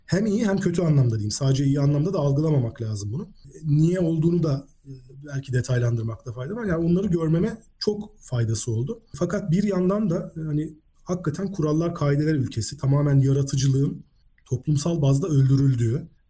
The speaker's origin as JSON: {"language": "Turkish", "region": "Ankara", "country": "Turkey", "tie": "born or raised there", "said": "Ben aslında bir Ankara çocuğuyum. 1975'te Ankara'da doğdum. Ailemin tek bir erkek çocuğuyum."}